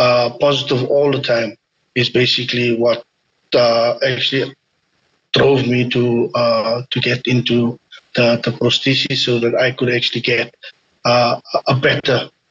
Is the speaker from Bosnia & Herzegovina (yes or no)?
no; South Africa; I'm actually from South Africa. I'm 48 years old, will be 49 this year